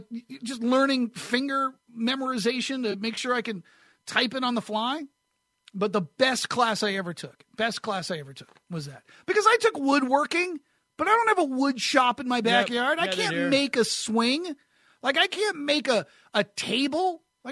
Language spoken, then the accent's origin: English; New Hampshire, United States; I grew up in New Hampshire, and he had a New England accent.